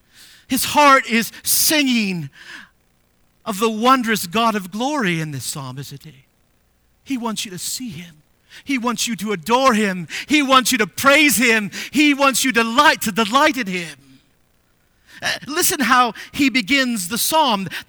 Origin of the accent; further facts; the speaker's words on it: Visalia, California, United States; Growing up in California, I grew up in the San Joaquin Valley of California, a town called Visalia.